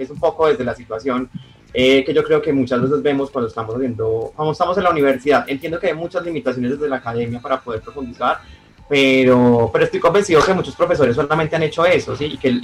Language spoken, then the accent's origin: Spanish; Santa Rosa de Cabal, Risaralda, Colombia; Yo soy de Risaralda, de un municipio cercano, por ahí unas 3 horas, Santa Rosa de Cabal.